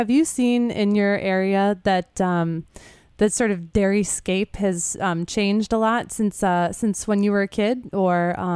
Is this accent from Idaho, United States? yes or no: no; Chicago, Illinois, United States; now in -; I grew up outside of Chicago, but literally about 20 minutes from Wisconsin.